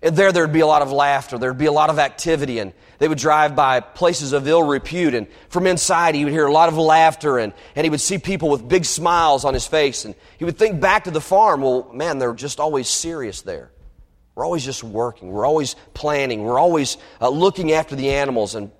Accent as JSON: {"language": "English", "region": "Kentucky", "country": "United States", "tie": "born or raised there", "said": "I told you I was born in Kentucky. I was raised in Kentucky. There are a lot of farms in the area, especially in Lexington."}